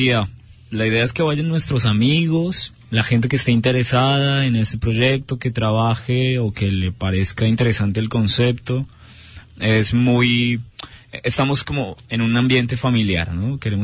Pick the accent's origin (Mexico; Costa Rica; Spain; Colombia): Colombia; now in Argentina; yo estoy en Argentina hace un año. Cuando me vine de Colombia